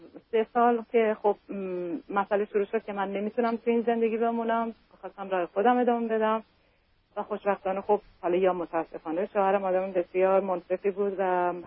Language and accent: Persian; Iran; moved away as an adult; also born or lived in Europe; now in United States; من مدت زمان زیادیه که من از ایران بیرون اومدم، شاید حدود 19 ساله.